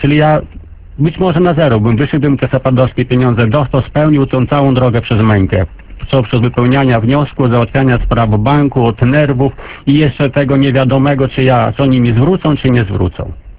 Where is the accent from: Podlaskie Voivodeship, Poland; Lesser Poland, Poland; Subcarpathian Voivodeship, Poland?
Podlaskie Voivodeship, Poland; akurat jesteśmy z Podlasia, no Podlasie słynie z tego, że taką standardową produkcją jest to mleko